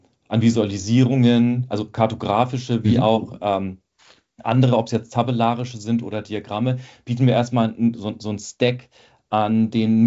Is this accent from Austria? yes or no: no; Northern Germany, Germany; Und das Thema ist ja wirklich sehr dröge, wie man bei uns im Norden sagt